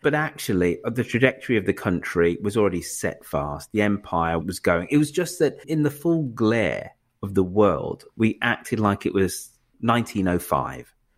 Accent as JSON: {"language": "English", "town": "Birmingham", "region": "West Midlands", "country": "United Kingdom", "said": "So I'm a Brummie"}